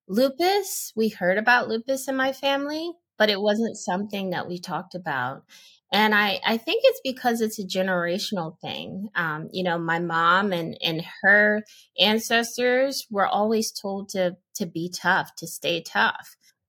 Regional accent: El Paso, Texas, United States; born there; now in New York, United States; It's a little complicated, though, because I was born in El Paso, Texas. I'm a family with the military, so we grew up on the military base. And I live in New York right now

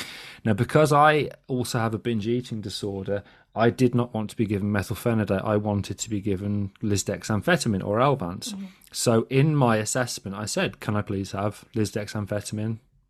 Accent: Kidderminster, West Midlands, United Kingdom; So I'm from Kidderminster. Now, Kidderminster has a worse accent than Birmingham.

